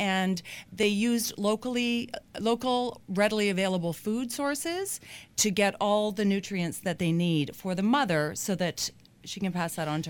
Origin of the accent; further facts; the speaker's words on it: Saskatchewan, Canada; as you may or may not know, I am from Saskatchewan